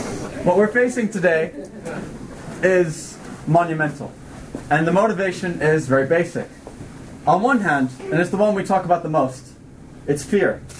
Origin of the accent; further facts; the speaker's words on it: France; also born or lived in United States; I'm an American and a Frenchman. I was born in America, but raised in France.